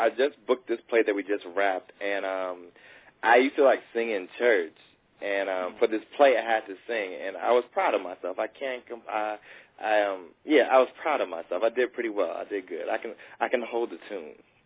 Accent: Atlanta, Georgia, United States; now in Queens, United States; I was born in New York. I'm born in Queens. I was raised in Atlanta, and now I live right back in Queens. So I got a little Southern hospitality with the New York hustle, as I like to say.

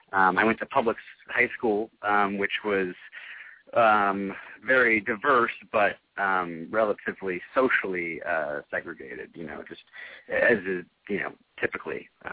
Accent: Indianapolis, Indiana, United States; moved away as an adult; now in New York, United States; I was raised in Indianapolis, Indiana, kind of the heart of the country.

